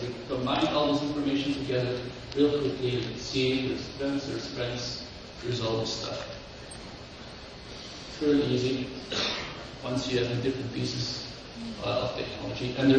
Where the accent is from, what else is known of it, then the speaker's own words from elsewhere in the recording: India; There's four people, and we're from India.